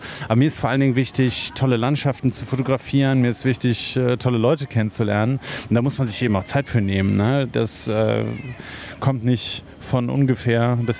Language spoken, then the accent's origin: German; North Rhine-Westphalia, Germany; now in Leipzig, Germany; ich bin 42 Jahre alt, komme aus Leipzig. Wie man mir vielleicht anhört, bin ich kein Sachse. Ich komme nämlich eigentlich aus dem Rheinland und bin seit vielen, vielen Jahren in der Welt unterwegs.